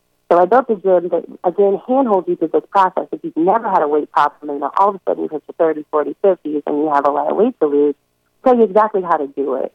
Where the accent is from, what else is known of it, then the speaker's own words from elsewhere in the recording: Los Angeles, California, United States; now in Chicago, United States; I'm from Los Angeles originally, and I've always had sort of a fitness background.